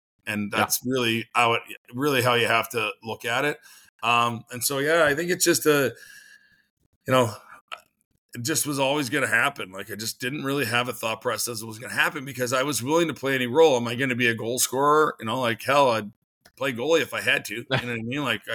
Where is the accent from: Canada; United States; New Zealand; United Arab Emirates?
Canada; Moose Jaw, Saskatchewan; I'm from Moose Jaw, Saskatchewan